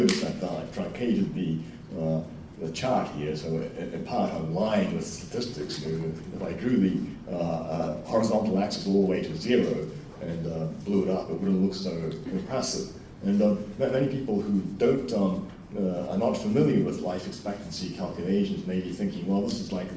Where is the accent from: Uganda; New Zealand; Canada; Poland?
New Zealand; also born or lived in Japan; now in United States; spent much of my youth in New Zealand. My family moved from Japan to New Zealand, and that explains my odd accent.